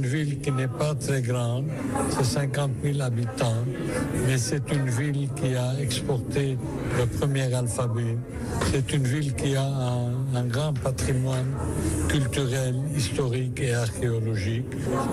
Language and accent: French; Lebanon; à attirer les gens à venir davantage chez nous au Liban.